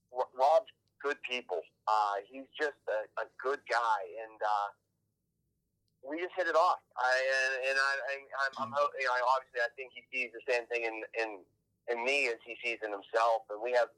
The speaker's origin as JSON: {"language": "English", "region": "Pennsylvania", "country": "United States", "said": "But I'm actually from Pennsylvania"}